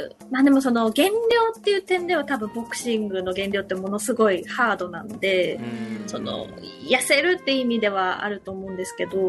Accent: Tokyo, Japan; also born or lived in Kagoshima; now in Kanagawa, Japan; 地元生まれは鹿児島で、でもほとんども東京で育ってる感じですね。

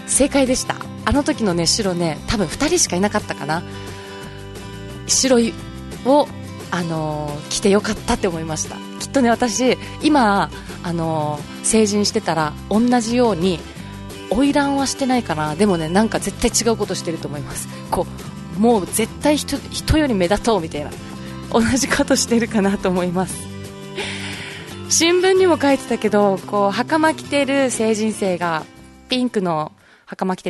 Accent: Nishihara, Okinawa, Japan; 15年前が私の成人式。西原出身なので

